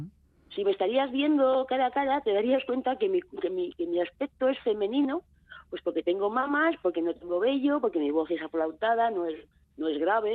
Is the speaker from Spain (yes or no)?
yes; Cruces, Basque Country, Spain; born there; en mi caso, por ejemplo, nací en Cruces en 1960